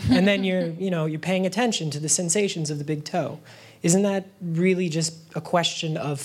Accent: San Francisco, California, United States; I'm from San Francisco.

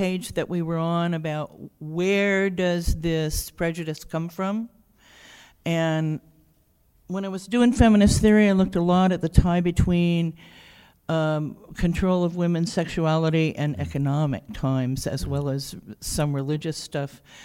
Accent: Alameda, California, United States; I'm from Alameda.

